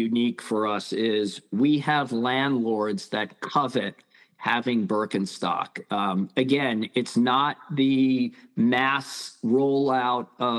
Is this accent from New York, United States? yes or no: yes; New York, United States; I'm a New Yorker. Most people walk east-west in Soho, not north-south.